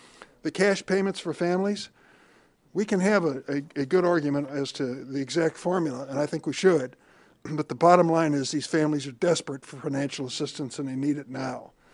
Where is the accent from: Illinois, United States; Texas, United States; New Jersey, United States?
Illinois, United States; Springfield; I can tell you in my hometown in Springfield, Illinois